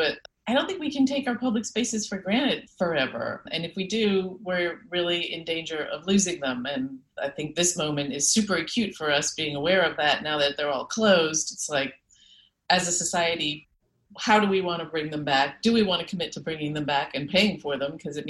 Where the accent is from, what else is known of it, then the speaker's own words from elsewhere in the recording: New Orleans, Louisiana, United States; somebody that I went to high school with in New Orleans. It's my hometown.